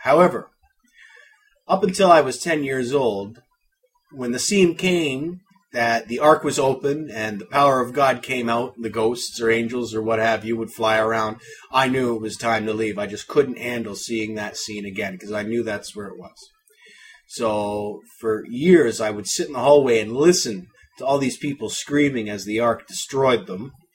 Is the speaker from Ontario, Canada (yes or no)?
yes; Windsor, Ontario, Canada; able to rent around where I'm at in Windsor, Ontario, which is just across from Detroit, Michigan. We're Canadian here. I was 17 when I first got my hands on the original